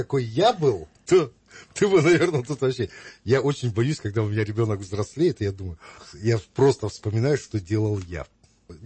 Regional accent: Russia; Да не может такого быть, потому что Россия – это Россия, я россиянин.

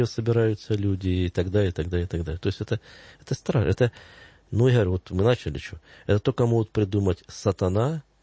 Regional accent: Luhansk, Luhansk Oblast, Ukraine; у меня как в Луганске достаточно. Я как коренной житель, естественно, за 50 лет уже достаточно знакомых.

